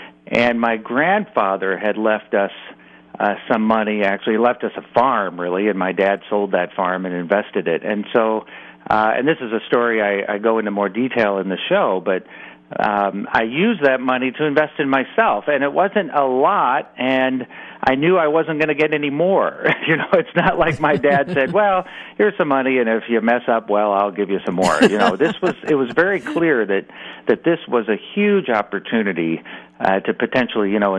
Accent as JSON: {"language": "English", "town": "Omaha", "region": "Nebraska", "country": "United States", "tie": "born or raised there", "said": "lots of images of growing up in Omaha and pictures of the family"}